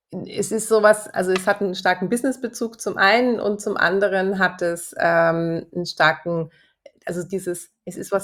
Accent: Germany; now in Vienna, Austria; Ich komme eigentlich nicht aus Österreich, das hört man schon. Ich komme aus Deutschland. Ich bin jetzt seit etwas über 11 Jahren in Wien.

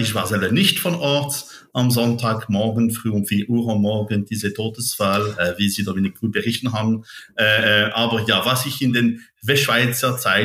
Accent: Switzerland; German is a second language; ich komme aus dem Genfer Seegebiet, nicht von Lausanne selbst

